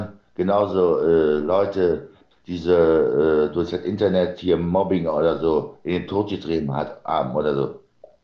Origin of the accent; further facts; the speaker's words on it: Cologne, North Rhine-Westphalia, Germany; Ich bin eine Kölsche, ich habe Kölsche Blut in mir.